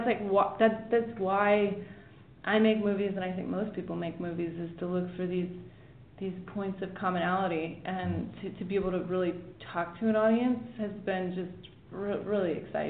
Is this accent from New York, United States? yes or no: no; Sacramento, California, United States; I mean, I'm from Sacramento and I did go to Catholic school